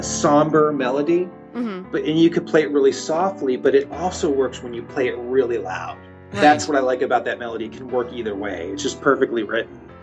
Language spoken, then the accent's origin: English; Ohio, United States; now in Los Angeles, United States; I'm from Ohio originally, so we were always flying down to Disney World. But now that I live in Los Angeles